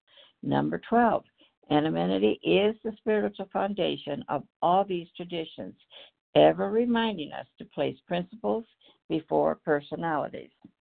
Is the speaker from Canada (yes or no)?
no; Idaho, United States; I am from Idaho.